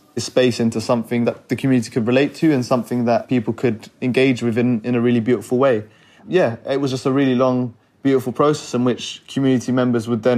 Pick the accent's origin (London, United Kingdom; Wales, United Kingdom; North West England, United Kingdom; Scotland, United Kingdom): London, United Kingdom; North Kensington; I'm 23 and I'm from North Kensington